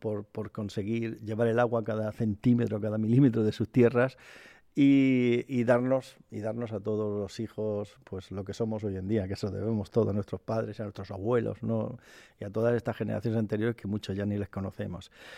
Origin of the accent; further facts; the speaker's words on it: Valencian Community, Spain; cómo somos los españoles, de ese mundo mágico en el que nosotros nos movemos. Y, por ejemplo, la cultura nuestra valenciana del fuego